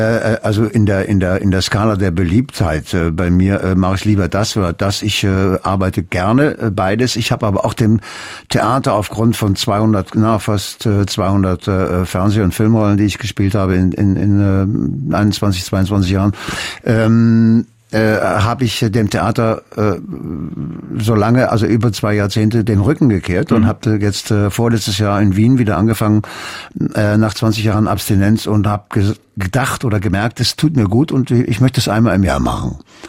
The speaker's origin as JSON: {"language": "German", "town": "Cologne", "region": "North Rhine-Westphalia", "country": "Germany", "said": "Bin weder ein Sohn richtig von Lünen. Ich bin aber von der Gesamtkonstitution bin ich Rheinländer, also eine Kölsche."}